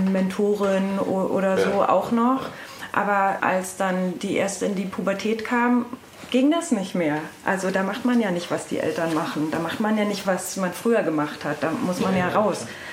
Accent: Bad Freienwalde, Brandenburg, Germany; in Bad Freienwalde an der Oder, wo ich herkomme, da gibt es ein Jugendblasorchester und da habe ich Klarinette gelernt.

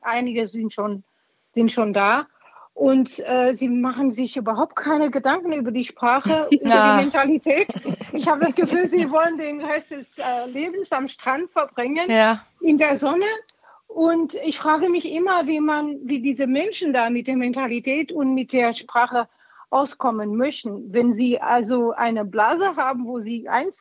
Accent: Portugal; German is a second language; ich bin gebürtiger Portugiesin

